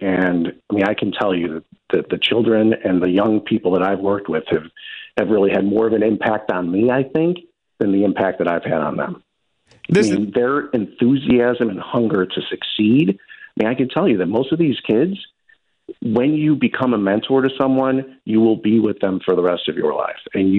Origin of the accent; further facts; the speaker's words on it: Elmhurst, Illinois, United States; last time I was with you, I mentioned that I grew up in Elmhurst, right?